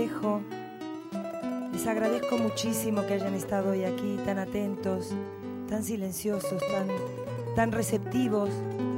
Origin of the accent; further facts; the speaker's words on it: Argentina; porque también soy mujer y argentina y tanguera